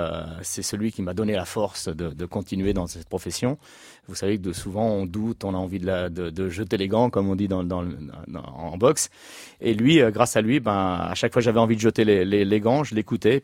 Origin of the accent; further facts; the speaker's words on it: Clichy-sous-Bois, Île-de-France, France; moi, je suis né à Clichy-sous-Bois, donc je suis à la maison.